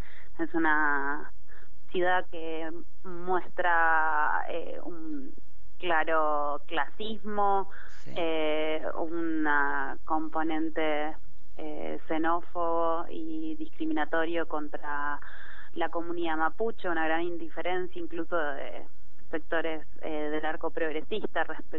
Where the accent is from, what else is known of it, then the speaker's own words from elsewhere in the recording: Bariloche, Río Negro, Argentina; now in Buenos Aires, Argentina; Yo soy de Bariloche, pero estoy ahora en Buenos Aires.